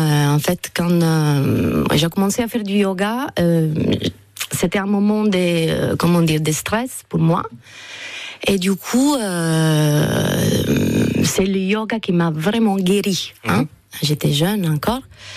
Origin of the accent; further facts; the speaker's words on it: Italy; voilà, en Toscane, parce que je suis italienne.